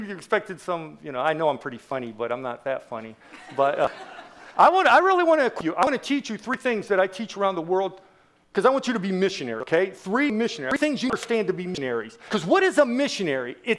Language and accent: English; Tallmadge, Ohio, United States; Because many of you know, I grew up in Talmadge.